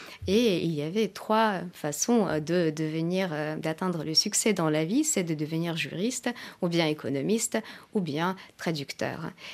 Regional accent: Moscow, Russia; quand j'étais petite, j'ai grandi à Moscou. Mon enfance, je l'ai passée à Moscou.

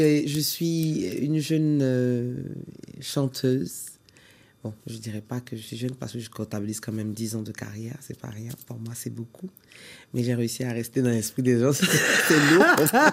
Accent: Côte d’Ivoire; je suis ivoirienne.

